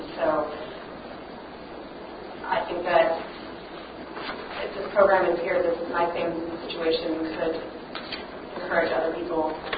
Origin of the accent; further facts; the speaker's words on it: Nebraska, United States; I was originally from Nebraska, and I wanted to maybe get a little closer to home.